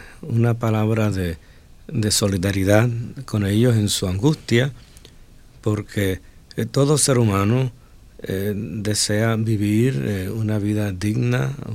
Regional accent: Puerto Rico; Si nosotros, por ejemplo, como puertorriqueños hemos sufrido, ¿verdad?, las consecuencias del rechazo en el pasado

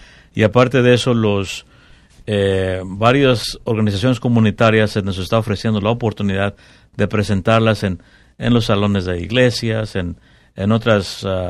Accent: San Luis Potosí, Mexico; En el caso nuestro, por ejemplo, yo soy de San Luis Potosí

